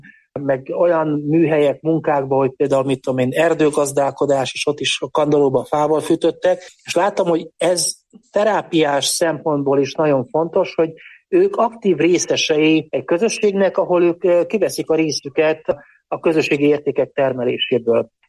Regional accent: Partium, Romania; nekem a gyökerek azok Erdélyből indultak, tehát én egy olyan helyen nőttem fel, ahol a Partiumban, ahol különböző etnikumok együtt éltek, tehát együtt nőttünk fel ruszin, rutén, ukrán, orosz, román, cigány, zsidó emberekkel

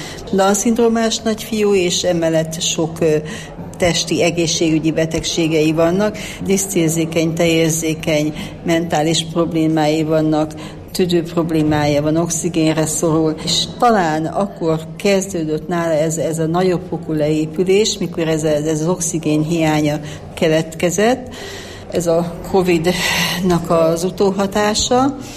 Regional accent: Bükkábrány, Borsod-Abaúj-Zemplén, Hungary

